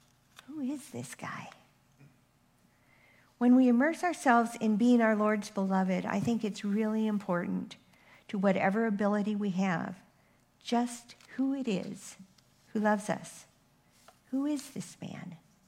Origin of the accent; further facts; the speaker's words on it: Thousand Oaks, California, United States; When I was in England and I was asked, where are you from? I said, Los Angeles. Why? Because no one in England has ever heard of Thousand Oaks.